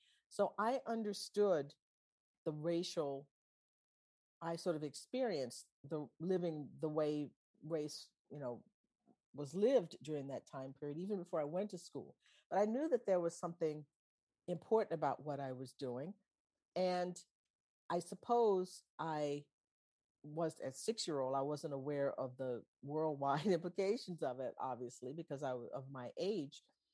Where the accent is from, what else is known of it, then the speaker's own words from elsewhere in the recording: Texas, United States; Well, growing up, it was primarily a fun family holiday that I look forward to.